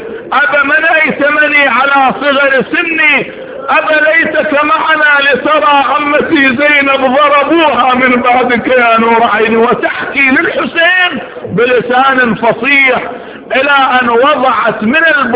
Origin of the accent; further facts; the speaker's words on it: Iraq; لأن أنا أساسا من طفولتي وإحنا بالرماسة بالعراق أنا أبقى شهرين لابس سواد